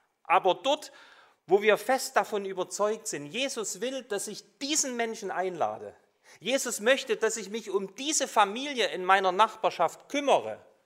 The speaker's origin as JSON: {"language": "German", "country": "Germany", "tie": "born or raised there", "said": "ich bin in der DDR im Kommunismus groß geworden"}